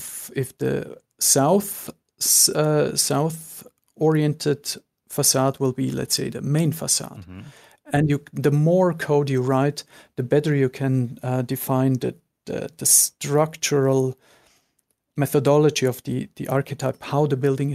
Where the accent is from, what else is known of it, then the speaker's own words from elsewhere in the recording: Zurich, Switzerland; say that I'm from Zurich. I may go back there